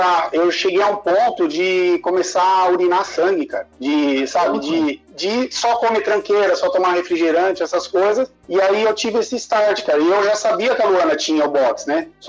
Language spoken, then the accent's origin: Portuguese; São Paulo, Brazil; Ah, eu sou nascido e criado em São Paulo, né? Na periferia de São Paulo, na Zona Leste, lá em Itaquera. Então, eu sempre fui criado na rua, cara.